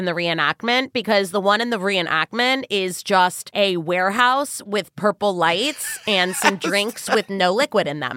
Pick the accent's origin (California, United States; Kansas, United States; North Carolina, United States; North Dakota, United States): California, United States; also born or lived in New York; I have heard a lot of Witzes from growing up in California and living in New York, and I've never heard Wolfowitz.